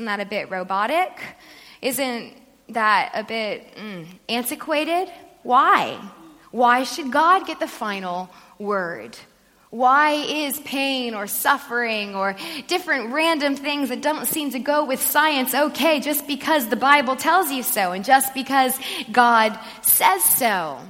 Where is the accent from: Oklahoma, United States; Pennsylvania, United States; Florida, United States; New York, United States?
Florida, United States; Yes, I'm American. I'm from Florida, but as of 2 weeks ago, I am a British citizen, so watch out.